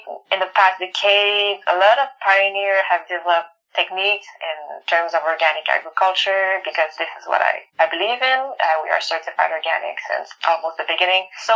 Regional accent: Montreal, Quebec, Canada; I grew up in Montreal in the city as a city girl

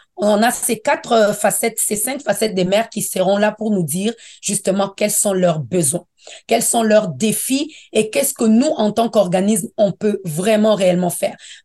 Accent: DR Congo; moved away as an adult; now in Canada; Je suis de la République démocratique du Congo. Là-bas, j'ai eu un baccalauréat en administration des affaires et marketing. J'arrive au Canada

